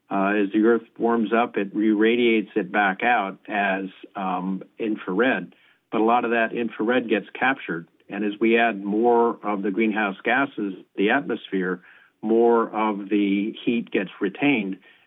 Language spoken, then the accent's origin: English; Illinois, United States; I grew up in Illinois, which is kind of a long ways from the ocean